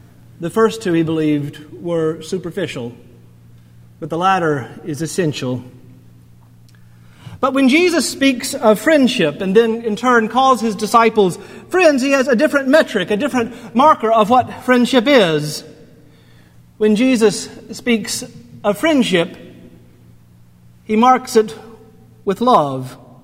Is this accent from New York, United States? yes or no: no; North Carolina, United States; my home state of North Carolina had a rather large vote this past week